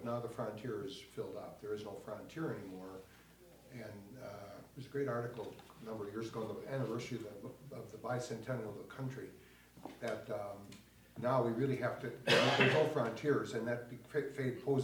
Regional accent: Wisconsin, United States; We come from Wisconsin, and there's a historian at the University of Wisconsin

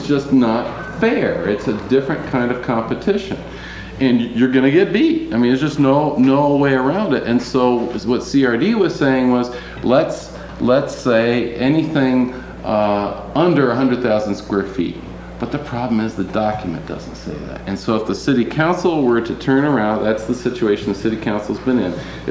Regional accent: Decorah, Iowa, United States; I'm from Decorah, Iowa, and Brad is too. Our community is faced precisely with this issue

